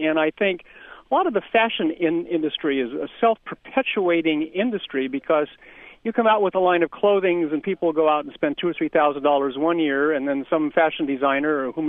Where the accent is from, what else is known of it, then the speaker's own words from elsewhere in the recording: Hollywood, California, United States; I grew up in Hollywood. My father was an actor.